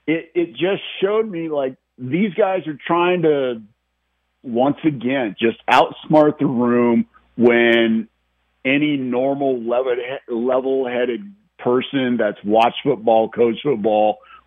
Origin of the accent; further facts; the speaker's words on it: Pacific Northwest, United States; And I'll tell you what, Andy, growing up in the Northwest, I made several trips to Husky Stadium.